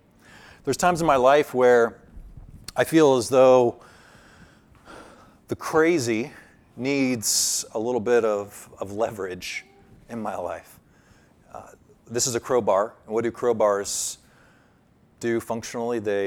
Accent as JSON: {"language": "English", "town": "Columbus", "region": "Ohio", "country": "United States", "tie": "born or raised there", "said": "he had it over his workbench in our basement growing up in Columbus, Ohio."}